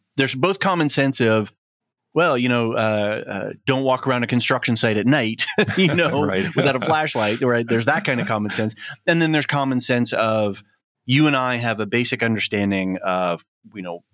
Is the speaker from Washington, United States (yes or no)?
yes; Seattle, Washington, United States; I'm originally from Seattle